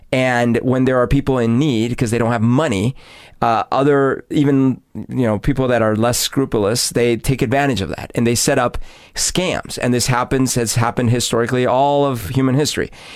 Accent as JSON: {"language": "English", "town": "Bogotá", "region": "Bogotá D.C.", "country": "Colombia", "tie": "born or raised there", "said": "okay, so growing up in Bogota, when you go down the street, you know that there's a high likelihood you're going to get pickpocketed or something's going to get stolen."}